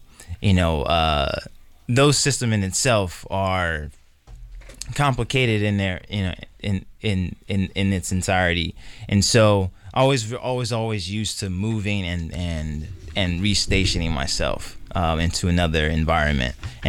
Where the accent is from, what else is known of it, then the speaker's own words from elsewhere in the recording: Chicago, Illinois, United States; Essentially, I was born on the west side of Chicago.